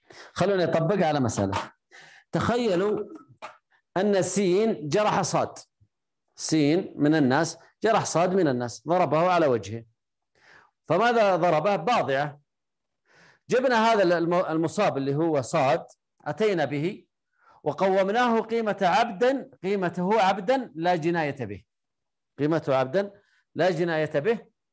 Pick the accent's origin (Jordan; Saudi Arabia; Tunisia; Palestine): Saudi Arabia; نقول مثلا عندنا في السعودية 300,000 ريال